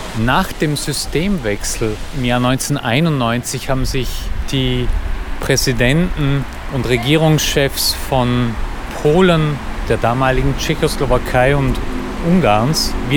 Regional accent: Austria; now in Budapest, Hungary; Ich bin Österreicher. Und ich lebe jetzt in Budapest schon seit fast 20 Jahren.

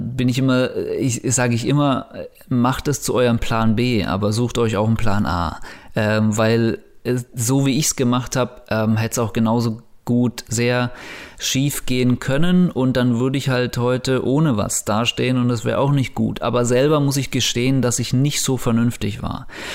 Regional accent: Kitzingen, Bavaria, Germany; Nee, ich komme aus Landkreis Kitzingen heißt das. Das ist eine Kleinstadt in der Nähe von Würzburg, also in Unterfranken.

